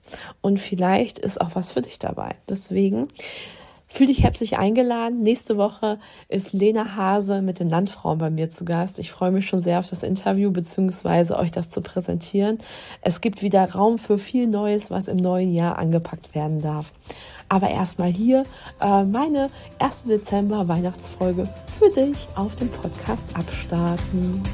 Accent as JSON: {"language": "German", "town": "Dortmund", "region": "North Rhine-Westphalia", "country": "Germany", "tie": "born there", "lives_now": "Dithmarschen, Germany", "said": "Ich bin gebürtige Dortmunderin und der eine oder andere wird sagen, na, was hat die denn hier mit Dithmarschen zu tun?"}